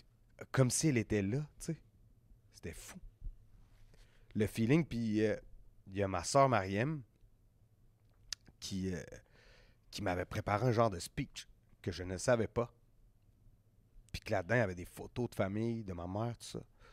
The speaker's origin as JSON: {"language": "French", "town": "Quebec City", "region": "Quebec", "country": "Canada", "said": "parce que ma mère, elle connaît le Grand Théâtre, tu sais, on vient de Québec, tu sais."}